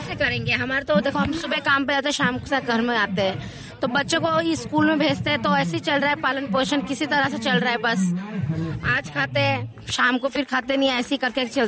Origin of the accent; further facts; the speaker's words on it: Bihar, India; हम लोग बिहार से आए हैं।